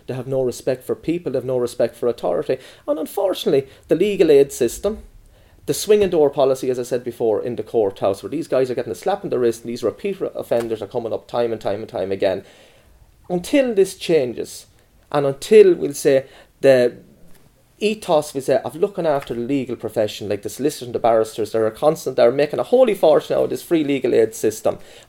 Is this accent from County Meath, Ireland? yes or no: no; Longford, County Longford, Ireland; I am from Longford. I'm a very, very proud Longfordian, born and bred. I have a good history in this town.